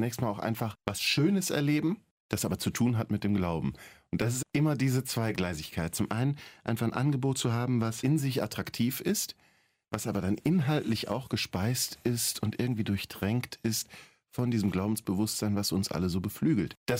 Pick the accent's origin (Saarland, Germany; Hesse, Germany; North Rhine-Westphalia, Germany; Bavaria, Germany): Hesse, Germany; Wiesbaden; in der Pfarrei, wo ich herkomme, damals in Wiesbaden war